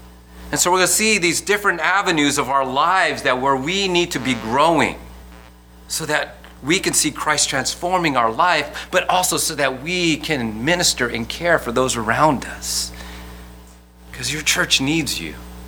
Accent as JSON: {"language": "English", "town": "Vallejo", "region": "California", "country": "United States", "tie": "born or raised there", "said": "I was a substitute teacher where I grew up in Vallejo"}